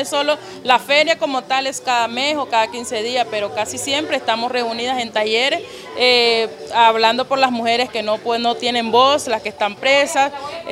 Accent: Puerto Cabezas, North Caribbean Coast Autonomous Region, Nicaragua; also born or lived in Matagalpa; soy de la Costa Caribe, de Puerto Cabeza. Soy nacida en Matagalpa, pero fui criada en la costa.

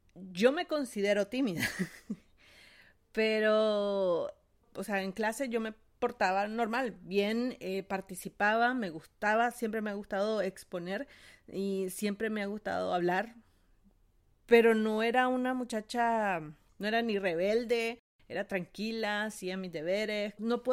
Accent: Managua, Nicaragua; Nací en Managua, 1985. El barrio se llama Bataola Sur. Tiene fama de ser peligroso, pero yo no lo sentía tan peligroso. Quizás porque yo viví ahí.

